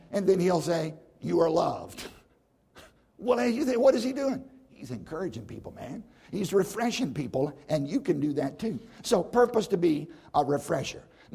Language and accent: English; Virginia, United States; I grew up in Southside Virginia in the middle of nowhere on a tobacco farm of all things.